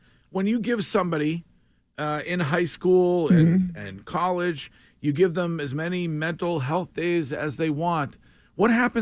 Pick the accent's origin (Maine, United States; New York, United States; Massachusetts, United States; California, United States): Massachusetts, United States; Stowe; You don't know what it was like growing up in Stowe, Massachusetts.